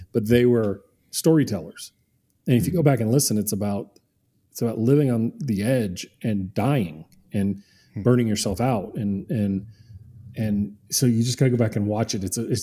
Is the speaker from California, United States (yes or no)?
no; Louisiana, United States; that being said, though, I am from Louisiana, you know, and so we probably have something along those lines.